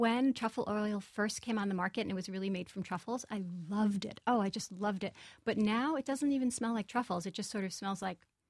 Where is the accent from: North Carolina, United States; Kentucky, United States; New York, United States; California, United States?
New York, United States; Brooklyn; It's very American. My book is completely American. I grew up in Brooklyn.